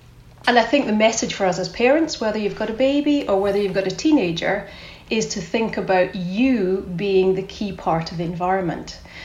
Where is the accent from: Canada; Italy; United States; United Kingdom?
United Kingdom; Scotland; accent: Scottish; You can tell … from my Scottish accent, so there's an identifiable factor.